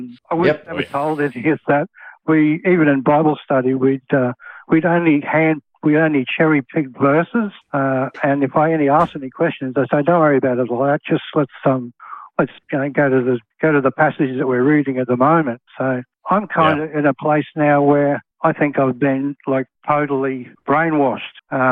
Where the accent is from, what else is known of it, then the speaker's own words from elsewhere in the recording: Australia; Hey, I'm from Australia